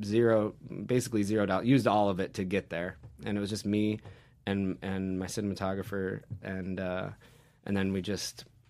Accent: Syracuse, New York, United States; I took the budget, flew back to my hometown of Syracuse, kind of produced it there with, you know, put my best friend in the video. We used all my friend's double wide trailers and the Mack truck garage.

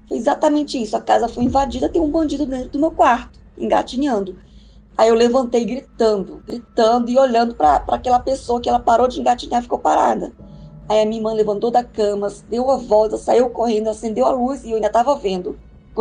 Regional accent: Goiânia, Goiás, Brazil; sou de Goiânia.

